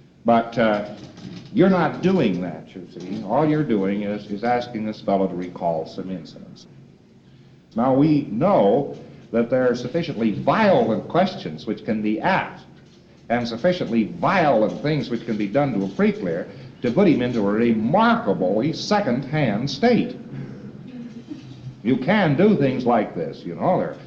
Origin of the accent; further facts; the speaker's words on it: Saskatchewan, Canada; born there; but I was born in Saskatchewan, too.